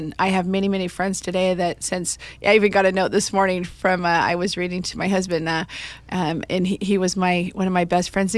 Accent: Salem, Oregon, United States; And I'm an Oregon girl. I'm from the Salem-Keizer area originally.

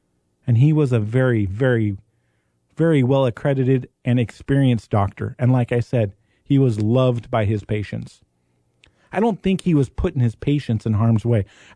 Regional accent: Oregon, United States; there was a doctor in Oregon, actually from my hometown

